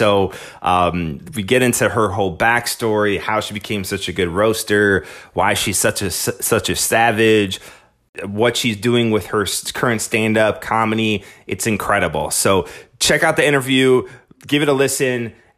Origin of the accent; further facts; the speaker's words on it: Chicago, Illinois, United States; I'm originally from Chicago, so there's a whole lot of Polish people there.